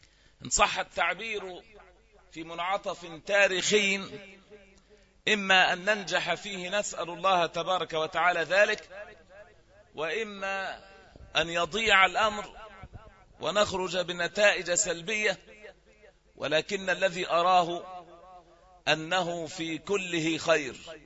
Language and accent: Arabic; Egypt; 11 يوما مرت بأمة بلادنا مصر